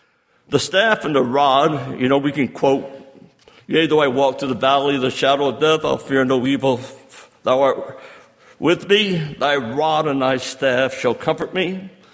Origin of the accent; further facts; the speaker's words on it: New Hampshire, United States; I'm from New Hampshire, which is a granite state. It's known to be granite.